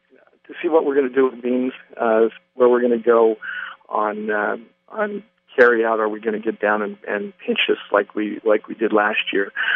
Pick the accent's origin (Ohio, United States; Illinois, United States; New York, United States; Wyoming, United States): Wyoming, United States; I grew up in Wyoming, went to school at the University of Wyoming, and we are about 23 miles off the Wyoming border, as far west of Nebraska as you can get.